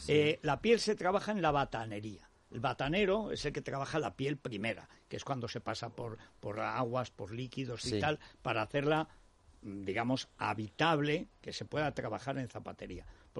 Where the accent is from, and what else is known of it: Spain